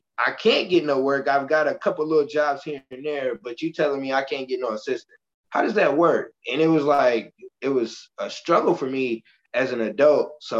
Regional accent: Michigan City, Indiana, United States; So we play against this team called Valparaiso High School. I'm from Michigan City, Indiana.

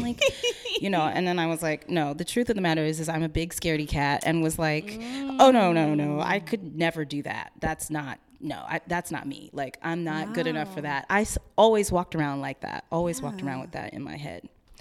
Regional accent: Texas, United States; But growing up in Texas, you know, there was some stuff.

